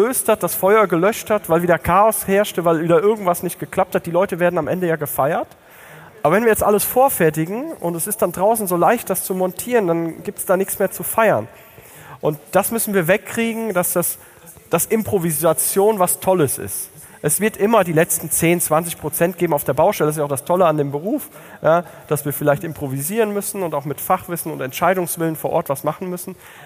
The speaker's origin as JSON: {"language": "German", "region": "Hamburg", "country": "Germany", "said": "als Hamburger"}